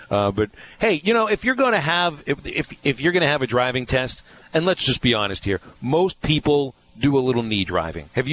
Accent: Pennsylvania, United States; Growing up in Pennsylvania?

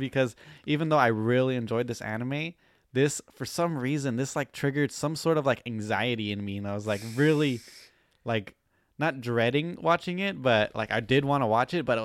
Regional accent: Brooklyn, New York, United States; accent: Brooklyn; Check out my Brooklyn accent in the Bakano podcast.

